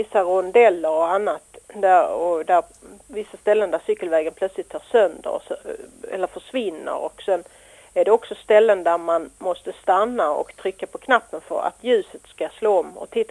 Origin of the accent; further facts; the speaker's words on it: Kävlinge, Skåne, Sweden; now in Lund, Sweden; Men jag är född och uppväxt i Kävlinge kommun och hade precis så långt i skolan att man inte fick skolskjuts.